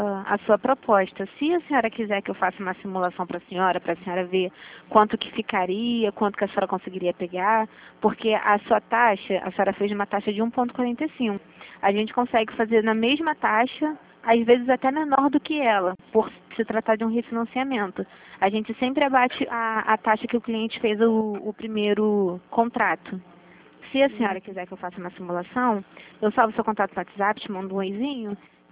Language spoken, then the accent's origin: Portuguese; Santa Cruz, Brazil; Ela é de Santa Cruz? Porque eu sou de Santa Cruz, de repente.